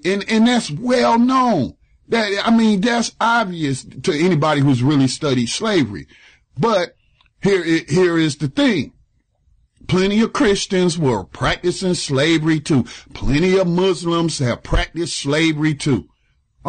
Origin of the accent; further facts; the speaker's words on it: United States; So, as an American, I would like to tell the French that y'all should not memorialize this man.